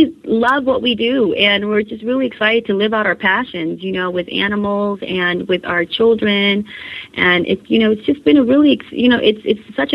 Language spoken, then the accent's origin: English; California, United States; I was born and raised in California.